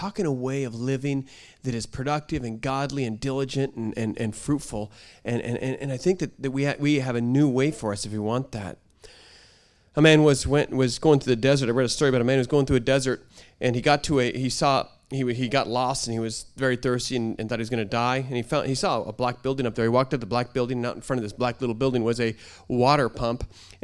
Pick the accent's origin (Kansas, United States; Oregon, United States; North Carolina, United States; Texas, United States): Oregon, United States; Aren't you from Oregon? I said, yeah, I'm from Oregon.